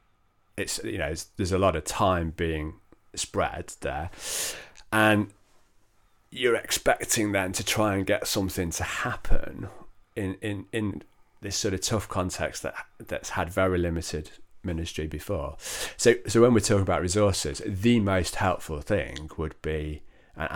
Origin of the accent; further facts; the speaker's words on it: Manchester, North West England, United Kingdom; I grew up in South Manchester, you know, that within Church of England terms, there's kind of known to be this little Bible Belt, which is really North Cheshire.